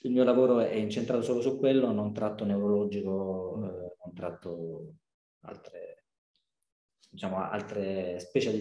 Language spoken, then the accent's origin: Italian; Lecce, Apulia, Italy; che io sono di Lecce, vivo e lavoro in un paese della provincia di Lecce